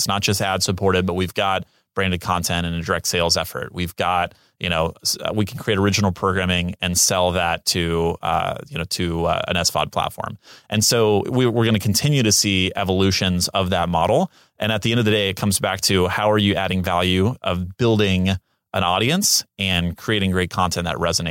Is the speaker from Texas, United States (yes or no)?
yes; Houston, Texas, United States; also born or lived in Bakersfield, United States; now in Los Angeles, United States; I'm originally from Houston and spent some time growing up in Bakersfield and then came to LA for college. So went to USC and just, you know, loved the city and stayed. So I've been in downtown, gosh, like I said, about 10 years now.